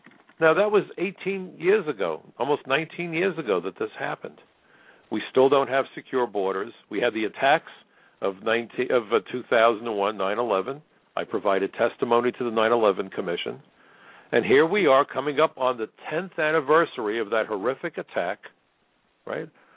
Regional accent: United States; But I'm an American before I'm a Democrat.

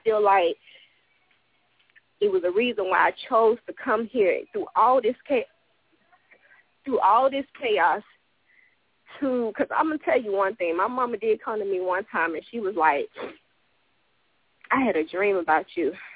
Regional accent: the South, United States; I'm from the South, so, you know … whatever.

